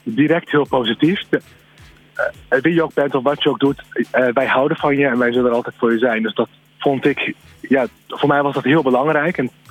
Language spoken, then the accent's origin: Dutch; Amersfoort, Utrecht, Netherlands; Ik kom uit Amersfoort en ik ken daar heel veel mensen. En ik ben mijn vrijwilligerswerk ben ik in Amersfoort gestart.